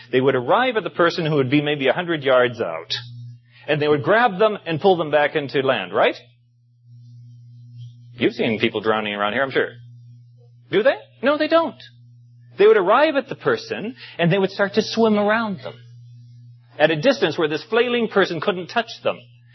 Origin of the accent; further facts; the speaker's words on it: Durban, KwaZulu-Natal, South Africa; I grew up in South Africa on the coast of the Indian Ocean in Durban. Beautiful, 30 degrees south, a warm climate 9 months of the year. I spent my Saturdays out beyond the breakers swimming in the Indian Ocean.